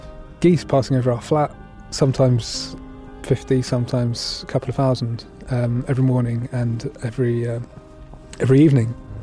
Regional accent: East of England, United Kingdom; now in Dumfries, United Kingdom; growing up in East Anglia, there's plenty of geese

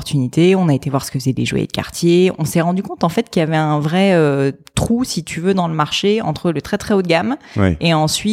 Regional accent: Paris, Île-de-France, France; born there; Alors, je suis née à Paris.

